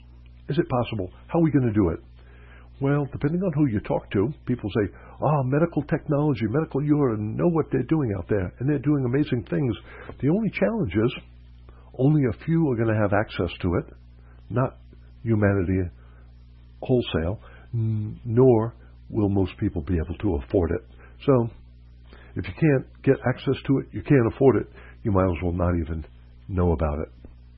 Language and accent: English; New York, United States; I'm a New Yorker